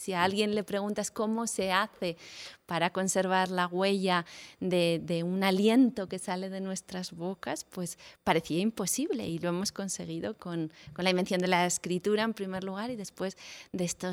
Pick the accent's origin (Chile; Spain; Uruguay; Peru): Spain; Aragon; born there; todavía existe en nuestra tierra, en Aragón, porque él era bilbilitano, nació a pocos kilómetros de donde yo nací.